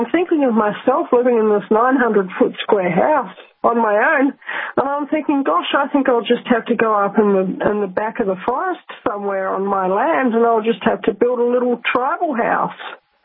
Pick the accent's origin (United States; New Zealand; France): New Zealand; Rotorua, Bay of Plenty; I grew up in Rotorua in New Zealand, and when I was a very little girl, at the local